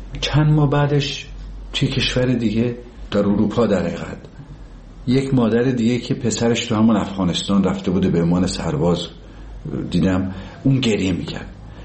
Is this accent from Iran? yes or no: yes; Tabriz, East Azerbaijan, Iran; ما که بچه تبریز هستیم،